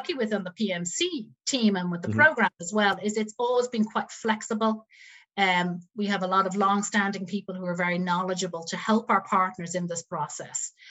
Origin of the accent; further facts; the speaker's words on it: Ireland; now in United Kingdom; I moved from Ireland to the UK 7 years ago.